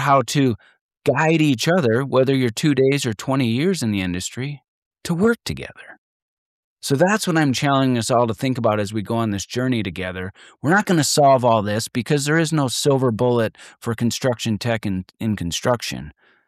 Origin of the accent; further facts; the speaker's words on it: North Dakota, United States; now in Colorado, United States; I grew up in North and South Dakota